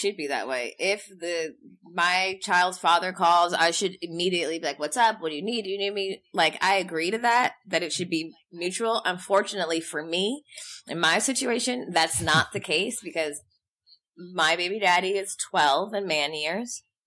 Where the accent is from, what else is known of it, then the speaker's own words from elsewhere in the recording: Los Angeles, California, United States; Yeah, we're Valley girls.